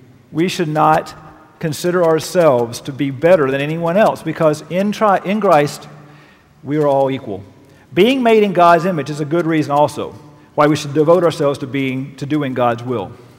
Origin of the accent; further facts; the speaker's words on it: Chattanooga, Tennessee, United States; In my hometown of Chattanooga, there's at least 30 of them.